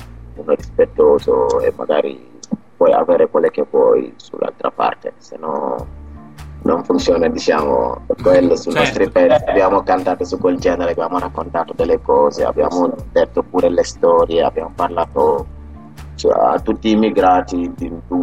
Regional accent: Senegal; Italian is a second language; now in Italy; siamo tutti del Senegal, però sono quasi 10 anni che ci siamo tutti di noi.

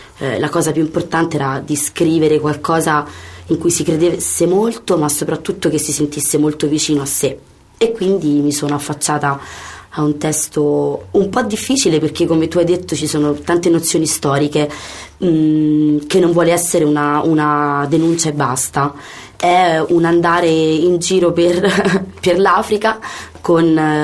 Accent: Rome, Lazio, Italy; però sono chiaramente romana, come si sente dal mio accento meraviglioso

